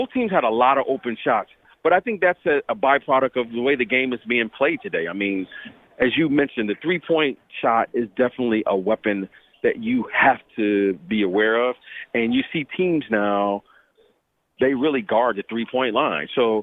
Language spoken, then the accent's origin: English; Detroit, Michigan, United States; I'm from Detroit.